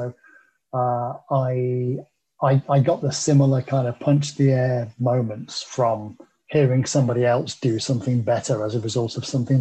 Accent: Derby, East Midlands, United Kingdom; And then Derby's my hometown, and to do the breakfast show back to my hometown, which again I did for about 9 years all told, was just a great honour and was great fun.

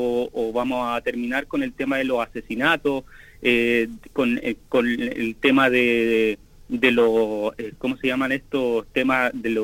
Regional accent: Chile; lo que tenemos que hacer, yo creo como chileno, es desechar la nueva.

